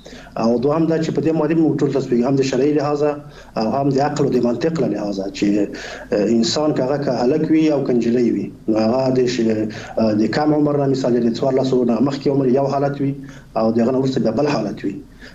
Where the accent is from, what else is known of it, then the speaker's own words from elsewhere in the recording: Afghanistan; الحمدلله موږ تاسو افغانان یو، مسلمانان یو، خپلې ټولنې پیژنو.